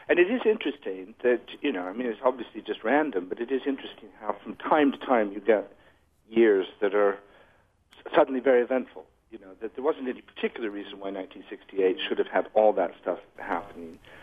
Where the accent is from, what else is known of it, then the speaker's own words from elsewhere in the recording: Des Moines, Iowa, United States; You know, I grew up in Des Moines